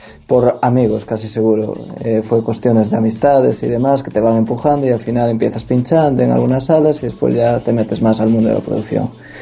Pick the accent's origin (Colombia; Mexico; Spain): Spain; Pontevedra, Galicia; y así un poco fuera de la zona donde vivo, que yo soy de Pontevedra